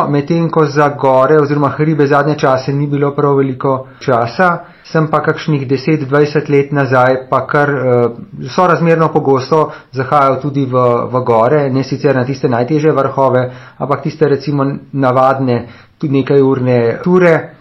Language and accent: Slovenian; Vodice, Upper Carniola, Slovenia; now in Bloke, Slovenia; Ja, doma sem iz Vodic na Gorenjskem, kjer sem preživel vso svojo mladost. Potem pa sem spoznal bodočo ženo in se pred 7 leti preselil na Bloke. Na Notranjsko.